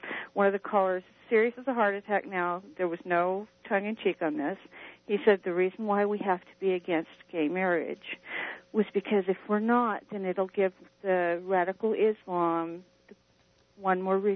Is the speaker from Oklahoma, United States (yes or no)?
yes; Oklahoma, United States; I spent my formative years of my adolescence in a small town in Oklahoma.